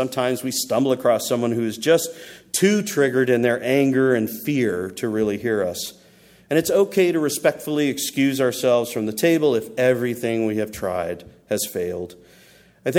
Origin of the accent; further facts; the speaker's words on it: Texas, United States; Now, I grew up in Texas in the 1960s, and I heard that word far too many times.